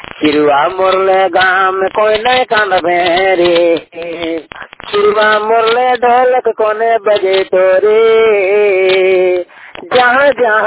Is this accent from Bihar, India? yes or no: no; Dhanbad, Jharkhand, India; धनबाद का रहने वाला हूँ।